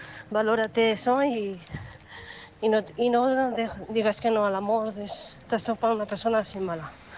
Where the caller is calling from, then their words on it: Castellón, Valencian Community, Spain; soy corresponsal de Castellón